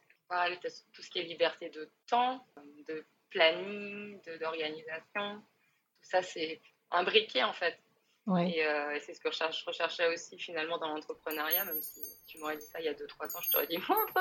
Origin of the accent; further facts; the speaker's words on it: France; now in Seattle, United States; Oui, on est français tous les deux. On a bougé il y a un an, à peu près